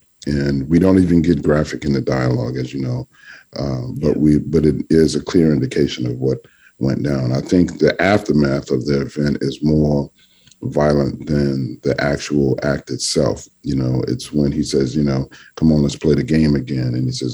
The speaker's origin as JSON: {"language": "English", "town": "New Orleans", "region": "Louisiana", "country": "United States", "tie": "born or raised there", "said": "You know, I experienced that growing up in New Orleans."}